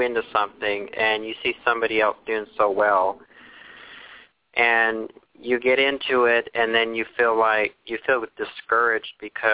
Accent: Salt Lake City, Utah, United States; I didn't want to go clear out to Idaho because I'm from Salt Lake.

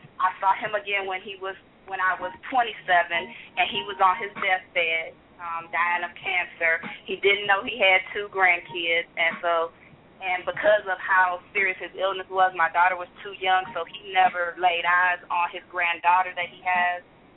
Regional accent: Michigan, United States; also born or lived in Chicago, United States; when I moved to Michigan from Chicago, which is only where I lived in Michigan and grew up in Michigan, is only about an hour and 30 minutes max from Chicago.

